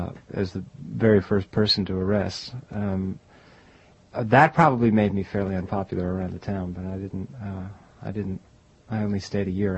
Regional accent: New York City, New York, United States; Well, no, I grew up in around New York City, mm-hmm. but my parents had the summer house.

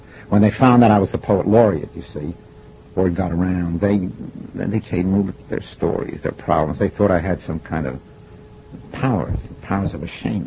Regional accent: Coney Island, New York, United States; I got that growing up in Coney Island. You know, I lived in the street a lot as a kid

